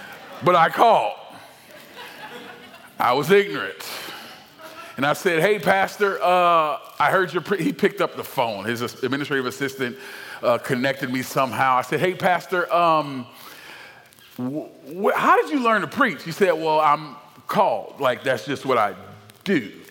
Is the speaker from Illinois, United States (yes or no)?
yes; Joliet, Illinois, United States; I'm from Joliet, as Dean said.